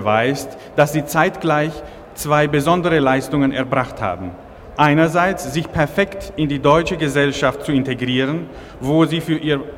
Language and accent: German; Transylvania, Romania; Ich stamme auch aus Siebenbürgen, so wie Sie